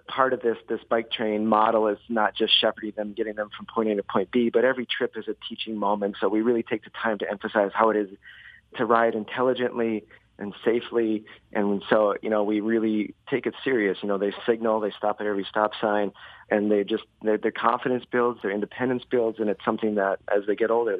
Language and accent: English; Winnipeg, Manitoba, Canada; moved away as an adult; also born or lived in Tucson; now in Traverse City, United States; I grew up in Manitoba near Winnipeg, but then I had moved to Tucson after graduating.